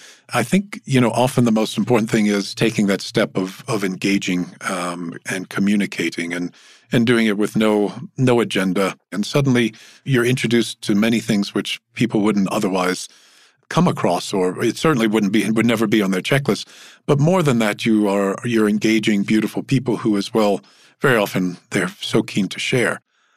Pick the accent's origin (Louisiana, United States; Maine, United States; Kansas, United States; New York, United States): Louisiana, United States; You know, I come from Louisiana, and every time I go home for a visit, as much as I enjoy New Orleans